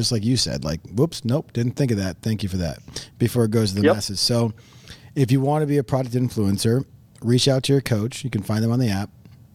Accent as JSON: {"language": "English", "town": "St. Paul", "region": "Minnesota", "country": "United States", "tie": "born there", "said": "I was born in St. Paul, Minnesota."}